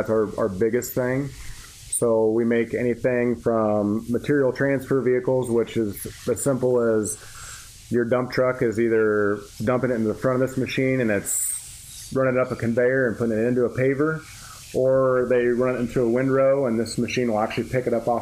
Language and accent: English; Knoxville, Tennessee, United States; Yep, grew up about just 12 miles south of Knoxville, just west of Columbia.